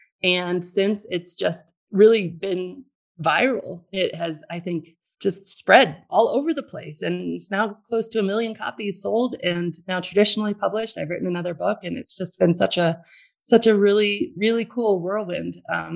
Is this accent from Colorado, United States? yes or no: yes; Colorado, United States; I am from the mountains in Colorado. I actually grew up in a tiny little one-room log cabin with no running water and no electricity, raised by hippie parents